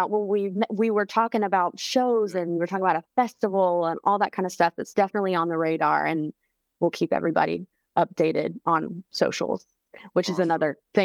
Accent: Charlotte, North Carolina, United States; And I think the last show I did was in March in my hometown of Charlotte.

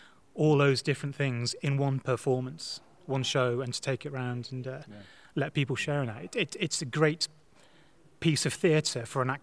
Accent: Northampton, East Midlands, United Kingdom; I'm also from Northampton

